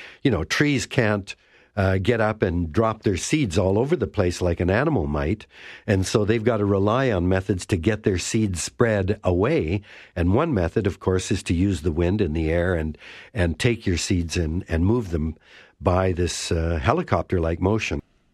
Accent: Canada; my mother and father were born and raised in Canada, in Vancouver. They spoke English at home. I didn't speak any Japanese, and I thought of myself as a Canadian kid.

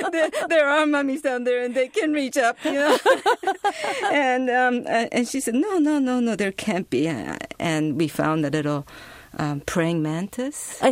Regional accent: Japan; English is a second language; So when I was growing up in Japan, we didn't speak English.

